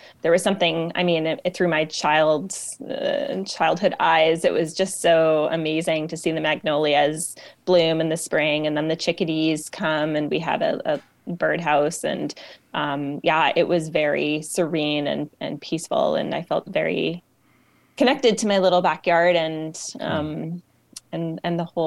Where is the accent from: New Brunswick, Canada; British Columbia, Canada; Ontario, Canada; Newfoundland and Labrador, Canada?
British Columbia, Canada; North Vancouver; Born and raised in Vancouver. Very, very fortunate to have grown up in North Vancouver, in the unceded Squamish territory.